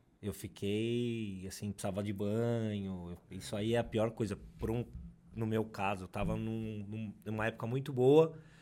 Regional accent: Atibaia, São Paulo, Brazil; Sou de Atibaia, nascido e criado aqui, sempre voltei pra cá, adoro voltar.

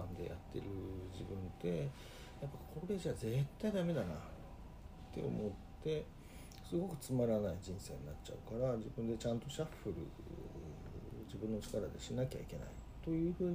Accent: Kansai, Japan; 大阪でね、関西出身なんで、うん、大阪で4年ぐらいやったのかな、

